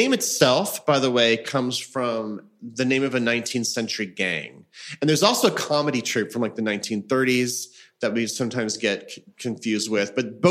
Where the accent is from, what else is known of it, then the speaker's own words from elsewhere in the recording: Missouri, United States; now in New York, United States; No, I'm from the Ozarks. I was born in Missouri.